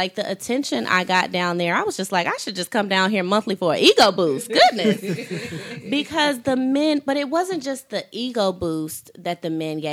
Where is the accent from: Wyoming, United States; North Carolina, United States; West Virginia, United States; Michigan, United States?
Michigan, United States; Detroit; also born or lived in San Francisco Bay Area; now in Los Angeles, United States; I've been in L.A. for 6 years, mm-hmm. and I moved here from the Bay. I'm originally from Detroit, mm-hmm. and I did not have this problem anywhere else I've ever lived, and I've lived in about six states, ever.